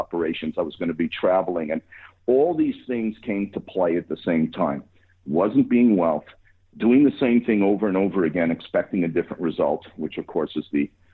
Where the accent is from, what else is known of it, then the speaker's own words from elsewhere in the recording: Montreal, Quebec, Canada; I'm from Montreal and live here.